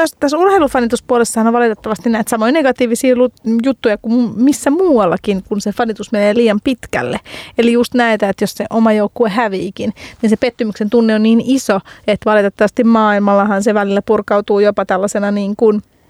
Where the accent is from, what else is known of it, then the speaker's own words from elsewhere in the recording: Helsinki, Uusimaa, Finland; Ja mä oon itse Helsingistä